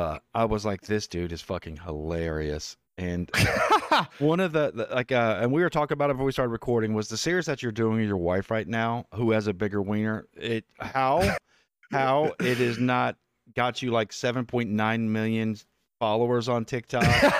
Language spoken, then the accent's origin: English; Naples, Florida, United States; I'm not from Miami. I'm from Naples, actually, so you failed on that one, dude.